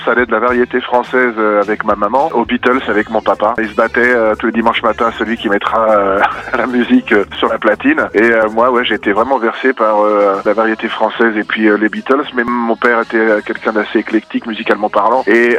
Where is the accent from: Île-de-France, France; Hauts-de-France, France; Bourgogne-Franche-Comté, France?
Île-de-France, France; parce que je suis originaire du Val d'Oise quand même.